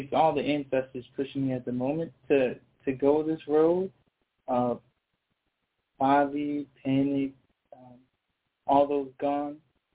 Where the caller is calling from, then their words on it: Massachusetts, United States; I'm calling from Massachusetts.